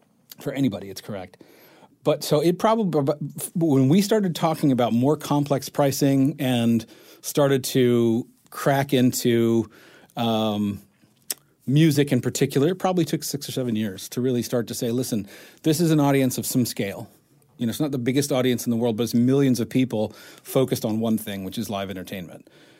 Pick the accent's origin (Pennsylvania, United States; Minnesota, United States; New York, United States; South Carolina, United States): South Carolina, United States; I grew up in South Carolina.